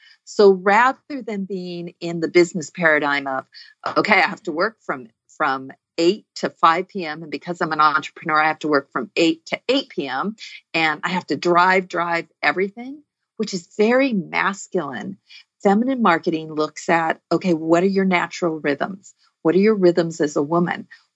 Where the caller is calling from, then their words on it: California, United States; I am. I'm on the Central Coast. So, beautiful, temperate day.